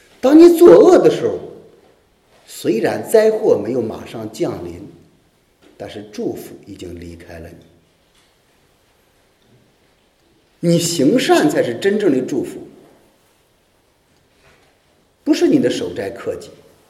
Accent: China; 我们中国人有一句话说得很好

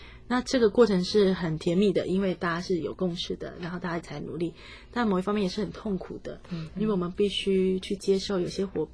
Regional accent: Kaohsiung, Taiwan; now in Taipei, Taiwan; 然后我们都是高雄的孩子，但是高雄的孩子必须到台北来打拼，所以我们也分隔两地

